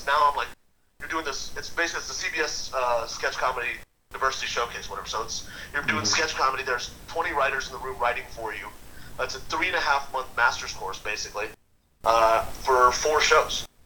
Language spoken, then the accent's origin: English; Texas, United States; now in Los Angeles, United States; you know, originally I'm from Texas, but I live in Los Angeles now.